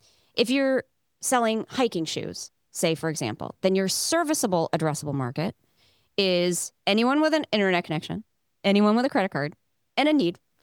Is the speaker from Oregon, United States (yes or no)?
yes; Oregon, United States; I'm from Oregon originally.